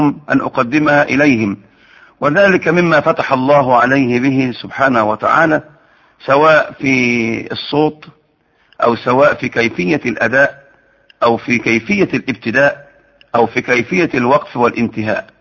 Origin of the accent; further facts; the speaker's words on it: Minyat Mahallat Damana, Dakahlia, Egypt; born or raised there